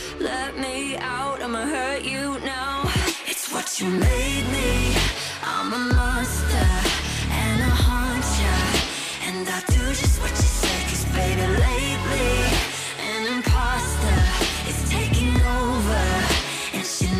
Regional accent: Sydney, New South Wales, Australia; I'm from Sydney and I'm this week's feature artist on Unearthed.

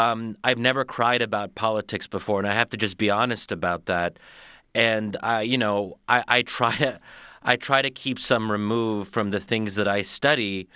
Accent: United States; And I have such a stake in the American project as an American, as a child of immigrants.

